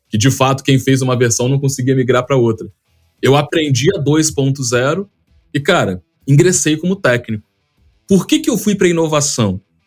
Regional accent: Vitória, Espírito Santo, Brazil; Eu sou nascido e criado no Bonfim. O Bonfim é um bairro periférico aqui de Vitória, no Espírito Santo.

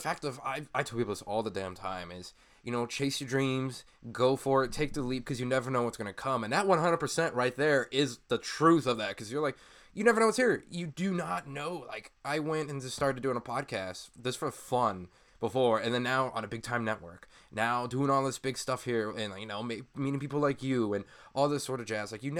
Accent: Illinois, United States; now in Phoenix, United States; I may be in Phoenix and there's somewhat of one here, but Illinois, I never had one.

